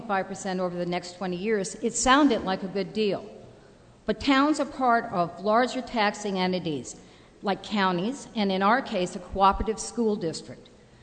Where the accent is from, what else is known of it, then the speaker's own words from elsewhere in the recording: Antrim, New Hampshire, United States; Antrim, New Hampshire. And as you might know, a proposed 30-megawatt wind facility from my hometown was the first wind project denied by the New Hampshire Site Evaluation Committee.